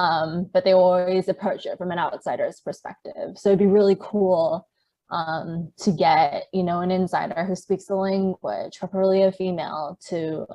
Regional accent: United States; now in Taiwan; because I grew up in the States, I don't think my experience is as representative as people who actually were born and raised here in Taiwan

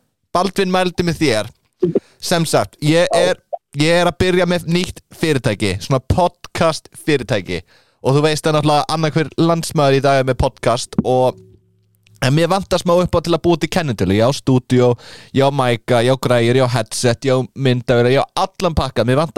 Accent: Vestmannaeyjar, Southern Region, Iceland; og ég er líka frá Vestmannum.

